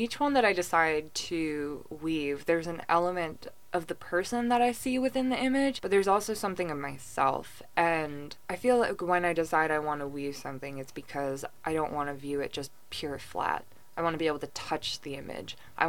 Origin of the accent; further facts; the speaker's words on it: New York, United States; because I grew up in the Hudson Valley. My dad helped refound that school